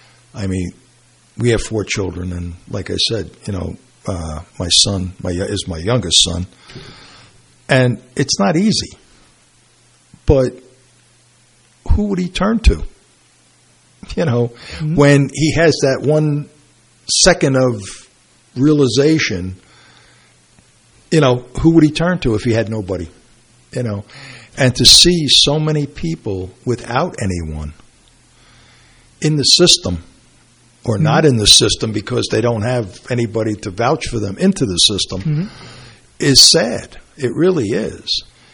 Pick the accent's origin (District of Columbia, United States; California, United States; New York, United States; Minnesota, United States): New York, United States; Brooklyn